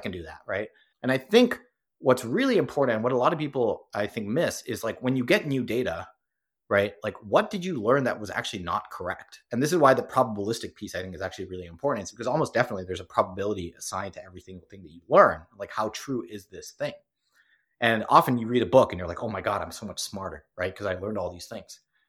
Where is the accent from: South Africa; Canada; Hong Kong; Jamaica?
Hong Kong; also born or lived in New York, United States / Singapore / London, United Kingdom; my parents are from India. I was born in New York, grew up in Hong Kong, Singapore, and London.